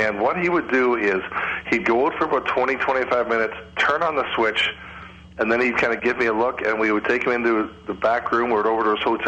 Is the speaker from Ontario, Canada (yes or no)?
yes; Windsor, Ontario, Canada; I grew up in Windsor, and I was a Tigers fan through and through.